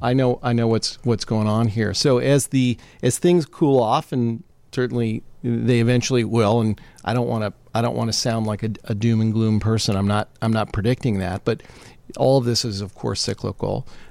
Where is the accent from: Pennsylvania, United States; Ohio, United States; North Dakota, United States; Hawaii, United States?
Ohio, United States; Cincinnati; I grew up in Cincinnati, actually. And my mom was a teacher. My dad was an accountant.